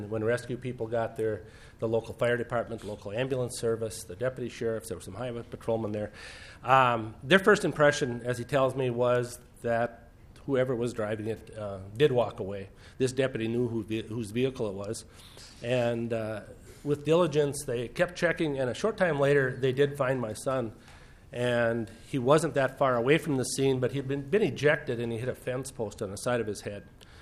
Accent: Fergus Falls, Minnesota, United States; I am from Fergus Falls.

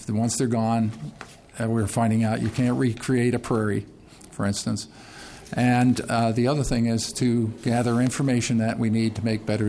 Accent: Mankato, Minnesota, United States; I come from the Mankato area of Minnesota, where my wife and I own a small farm.

